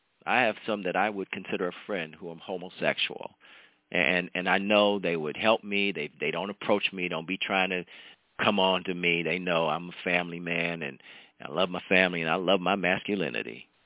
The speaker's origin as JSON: {"language": "English", "region": "Ohio", "country": "United States", "said": "It was Cat Williams, homeboy, Ohio, shout out. We come hard from Ohio, I'm just telling you."}